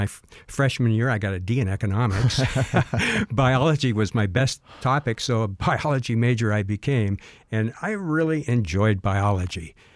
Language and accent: English; Orcas Island, Washington, United States; also born or lived in Alaska; Well, I grew up on Orcas Island in the San Juan Islands of Washington State. We had to take a ferry to our house or fly.